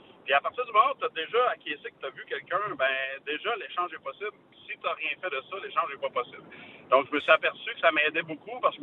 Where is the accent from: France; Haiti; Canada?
Canada; Louiseville, Quebec; je suis natif de la région de Louisville, en fait, puis je suis né de la campagne.